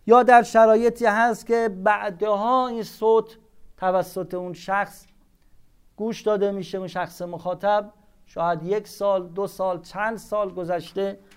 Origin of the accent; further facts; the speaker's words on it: Isfahan, Iran; ما اصفهانیم اما میشنویم